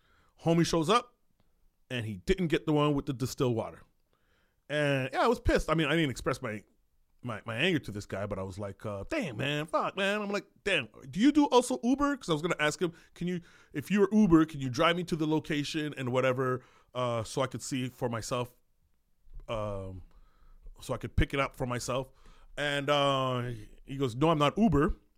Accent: Ottawa, Ontario, Canada; maybe it's just because I'm from Ottawa and I'm used to just going to two comedy clubs

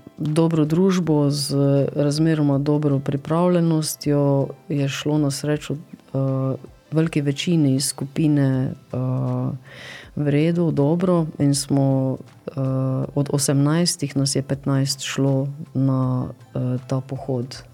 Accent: Ljutomer, Mura, Slovenia; moved away as an adult; also born or lived in China; Po koncu študija pa smo z družino iz Ljutomera z vlakom, iz Ljutomer mesto, stopili na vlak z 2 rukzakoma in šli preko Ukrajine, Rusije, s transsibirsko železnico na Kitajsko. Tam smo se ustalili v kraju Chengdu

